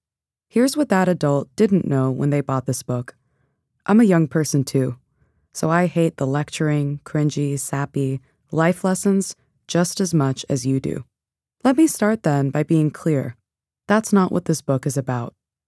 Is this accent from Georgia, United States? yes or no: no; Arlington Heights, Illinois, United States; I'm originally from Illinois. I was born in Arlington Heights, which is a city in the suburbs of Chicago.